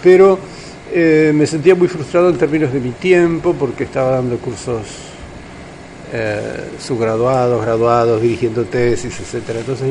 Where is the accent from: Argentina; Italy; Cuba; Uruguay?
Uruguay; also born or lived in Paris / Germany / New York; soy uruguayo, como tú sabes